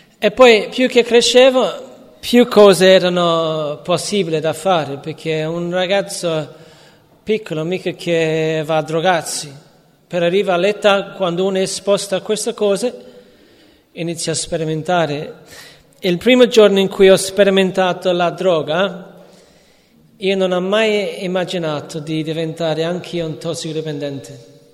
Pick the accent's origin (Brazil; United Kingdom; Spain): United Kingdom; London; now in Italy; Io sono cresciuto a Londra e avevo due genitori normali che mi volevano bene